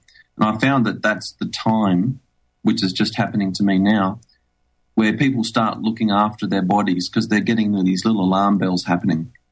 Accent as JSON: {"language": "English", "region": "Tasmania", "country": "Australia", "tie": "born or raised there", "said": "I'm an Australian, born and raised in Tasmania, which is the little island to the south. We have a South Island in Australia, just like New Zealand does, except we have it called Tasmania. I have just turned 40"}